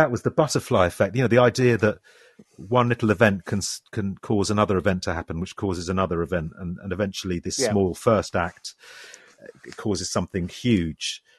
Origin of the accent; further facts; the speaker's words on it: Ireland; I'm an Irish, you know, I was brought up in an Irish family